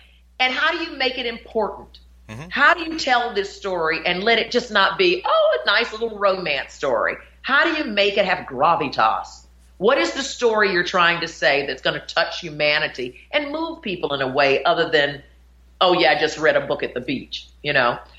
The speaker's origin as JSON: {"language": "English", "town": "Winston-Salem", "region": "North Carolina", "country": "United States", "tie": "born or raised there", "said": "when I wanted to go to college growing up in Winston-Salem, North Carolina, I always wanted to go to UCLA, maybe because it was the furthest place from home."}